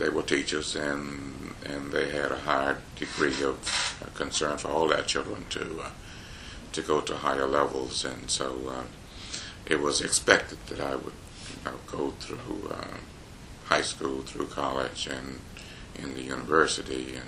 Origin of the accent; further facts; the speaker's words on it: Cary, Mississippi, United States; I'm from Mississippi. I grew up in a small town called Cary, Mississippi, which is in Sharkey County.